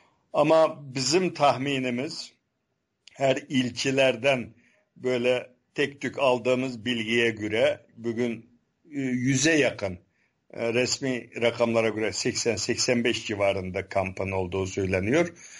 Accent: Kashgar, Xinjiang, China; Ben de Kaşgar'danım.

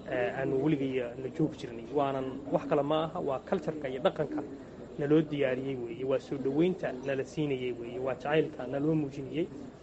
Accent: Bosaso, Bari, Somalia; moved away as an adult; 2003 ayaan ka dhoofay magaalada Boosaaso anoo u socdaa deeq waxbarasho oo ka helay jaamacadda Afrika caalamiga ah ee ku taala magaalada Khartuum.

